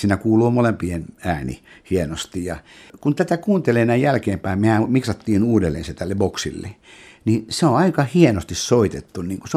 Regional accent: North Ostrobothnia, Finland; silloin oli muuttoliike ollut tosi kova, varsinkin mun kotiseudultani Pohjois-Pohjanmaalta. Lähti Ruotsiin paljon ihmisiä, mutta myös tuli Etelä-Suomeen.

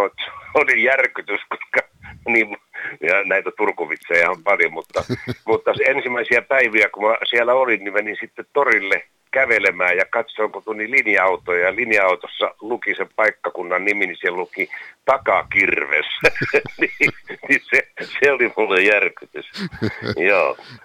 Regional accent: Helsinki, Uusimaa, Finland; born there; 48 olen syntynyt Helsingissä. Helsingissä tota, ja pitkän sillä ranta, eli kun tullaan asemalta Hakaniemeen, mennään sillan ylitse ja heti oikealle alas

